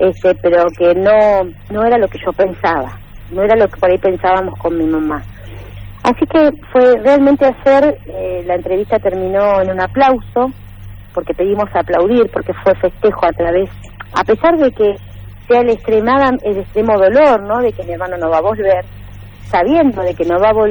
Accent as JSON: {"language": "Spanish", "country": "Argentina", "said": "Hagámonos cargo como argentinos"}